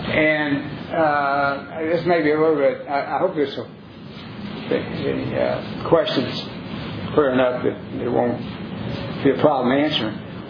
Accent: Texas, United States; it's very easy for us as a Texan to look at others that are not, in my case, not Caucasian.

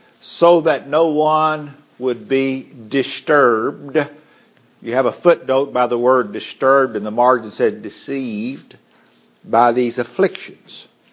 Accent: Port Arthur, Texas, United States; I've been in Umbo for 32 years. I've been hearing it the whole time. I grew up in Port Arthur, Texas.

